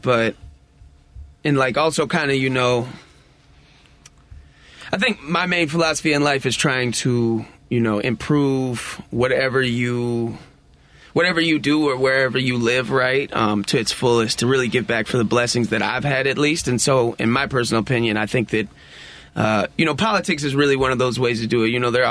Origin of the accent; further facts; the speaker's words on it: Chicago, Illinois, United States; Yep. Born and raised from Kenwood, or quote unquote North Kenwood.